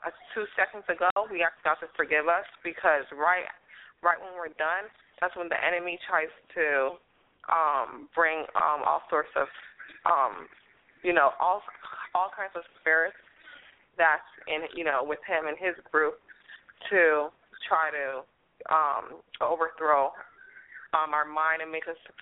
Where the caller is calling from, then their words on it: Coral Springs, Florida, United States; I'm calling again from Coral Springs, Florida.